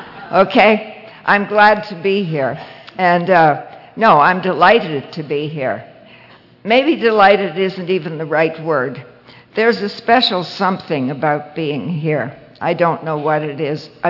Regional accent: Toronto, Ontario, Canada

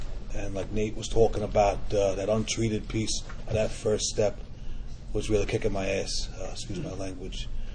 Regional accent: New York, United States; I drove down here from New York. I don't know if you knew I was from New York or not.

